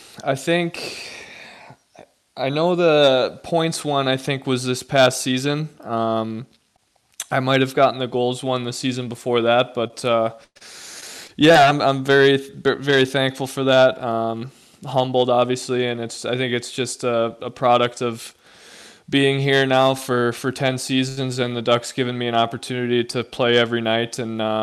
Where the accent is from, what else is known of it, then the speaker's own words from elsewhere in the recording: Michigan, United States; also born or lived in Windsor, Canada; So I was born in Windsor, but then my dad got relocated to Michigan with his job working for Ford. So I only lived in Windsor for about a year and a half, and then moved to the States, and I've been there ever since.